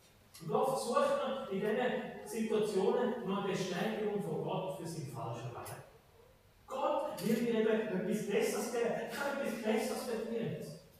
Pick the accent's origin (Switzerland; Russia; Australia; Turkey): Switzerland; Zurich; now in Bern, Switzerland; Ein fremder Dialekt, Als Zürcher in Bern weiss man, wie das er ist.